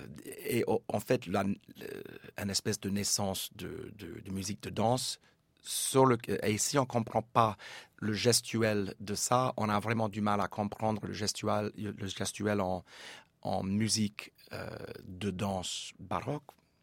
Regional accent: New Orleans, Louisiana, United States; also born or lived in California; Fait, je suis né en Californie, grandi à la Nouvelle-Orléans.

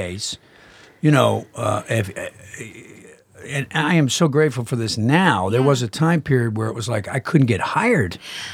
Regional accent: Southern United States, United States; I'm originally from the South, even though in Copland I was talking like I was from Jersey. But I am a Southerner by birth, and … is a big part of my life.

